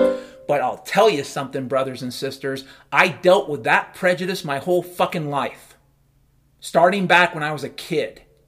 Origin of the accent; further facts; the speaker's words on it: Ireland; And I said, yeah, I'm Irish.